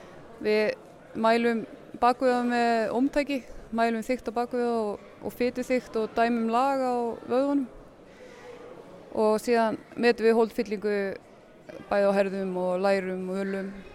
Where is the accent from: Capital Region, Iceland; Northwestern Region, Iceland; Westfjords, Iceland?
Northwestern Region, Iceland; Ég kem frá Sauða og Vatnsnesi.